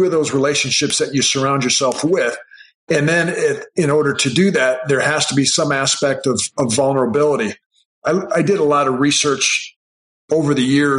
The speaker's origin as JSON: {"language": "English", "region": "Iowa", "country": "United States", "tie": "born or raised there", "said": "He drove the 900 miles out to the Air Force Academy from my hometown community area in Iowa and hand delivered that film to the coaches there."}